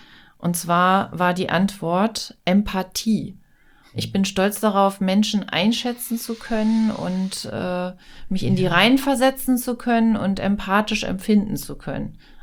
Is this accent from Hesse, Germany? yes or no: no; Hanover, Lower Saxony, Germany; Also jung hier aufgewachsen, dann echt aufs krasse Land gezogen und jetzt wieder hier am Werk.